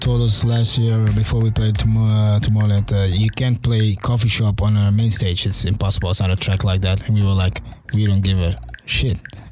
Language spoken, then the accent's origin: English; Amsterdam, North Holland, Netherlands; English is a second language; well, in Europe, it's because we're from Amsterdam, it's a lot closer.